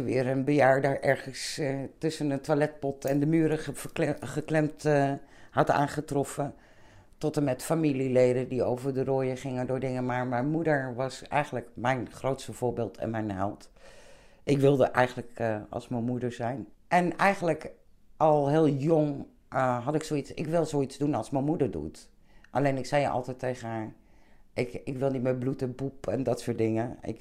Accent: Vlissingen, Zeeland, Netherlands; born there; Ik ben in Vlissingen geboren. Een papa en mama en een jonger zusje.

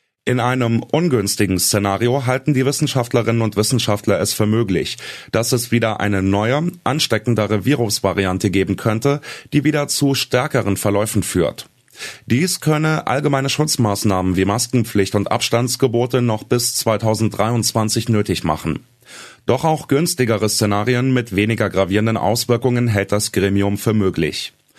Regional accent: Berlin, Germany; Und für meine Heimatstadt Berlin?

